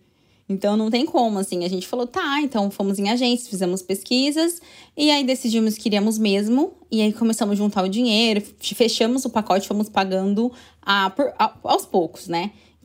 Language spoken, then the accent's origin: Portuguese; Campinas, São Paulo, Brazil; Que eu sou de Campinas, São Paulo